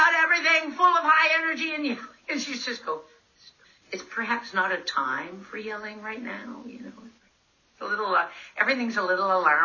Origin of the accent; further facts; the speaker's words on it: Newfoundland and Labrador, Canada; because I'm a Newfoundlander, I do have that weird way of seeing things, or that comedic way of seeing things.